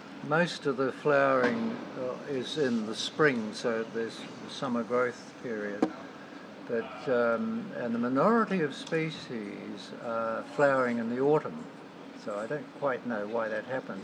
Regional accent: Eketahuna, Manawatū-Whanganui, New Zealand; born there; I said, I was born in Eketahuna.

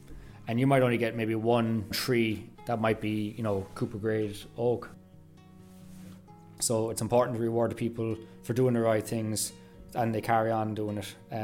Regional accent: Ireland; me being an Irish distiller, it's only kind of we're only custodians for a short period of time

